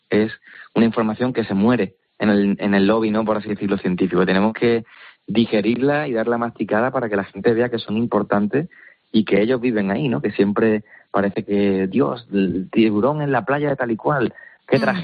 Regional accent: Málaga, Andalusia, Spain; yo que soy de Málaga, pues en la gastronomía andaluza es un plato muy típico

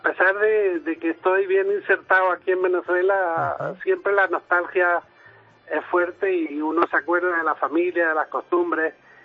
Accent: Orce, Andalusia, Spain; De Granada, de Orce.

